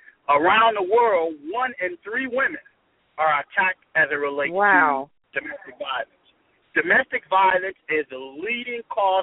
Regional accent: North Lawndale, Illinois, United States; And I am from North Lawndale, born and raised. I still live in North Lawndale.

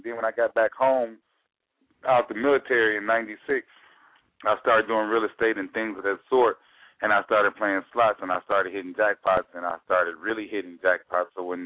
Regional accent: Detroit, Michigan, United States; I took my mother to the casinos over in Windsor because I'm from Detroit

